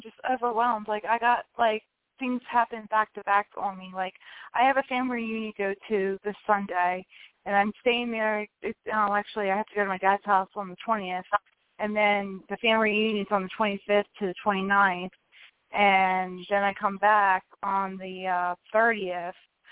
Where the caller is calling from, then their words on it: West Virginia, United States; Hi, West Virginia.